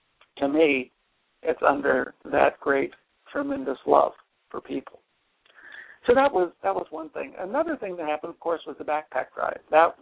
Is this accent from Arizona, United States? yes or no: yes; Glendale, Arizona, United States; I grew up in Glendale and went to Alhambra High School and also Grand Canyon College. So I'm kind of a West Side guy